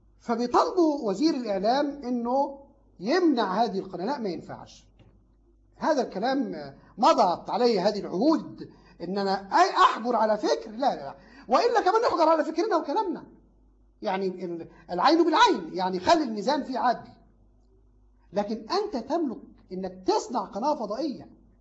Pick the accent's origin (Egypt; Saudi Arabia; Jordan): Egypt; عندنا في مصر